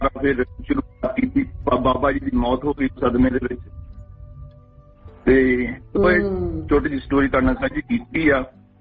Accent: Jandiala, Punjab, India; ਪਿੰਡ ਜੜਿਆਲਾ ਸਾਡਾ, ਨੂਰ ਮਿਲ ਜਲੰਧਰ ਦੇ ਡਿਸਟ੍ਰਿਕਟ ਦੇ ਵਿੱਚ

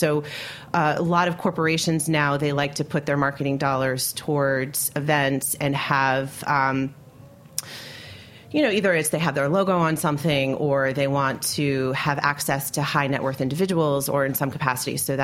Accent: Westchester, New York, United States; I grew up in Westchester, okay. So right outside the city.

